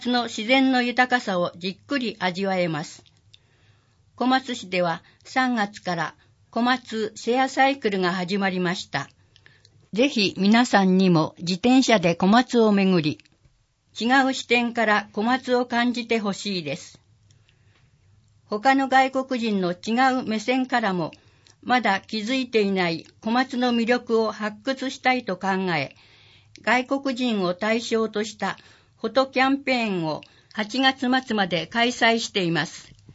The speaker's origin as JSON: {"language": "Japanese", "country": "Singapore", "second_language": "Japanese", "moved": "yes", "lives_now": "Komatsu, Japan", "said": "私の出身地、都会のシンガポールではできない贅沢です"}